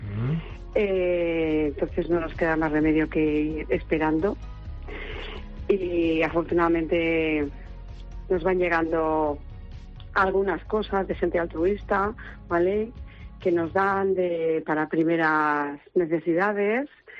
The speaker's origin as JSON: {"language": "Spanish", "town": "Utiel", "region": "Valencian Community", "country": "Spain", "said": "Yo soy del barrio de La Fuente, como afectados son varios barrios aquí en Utiel"}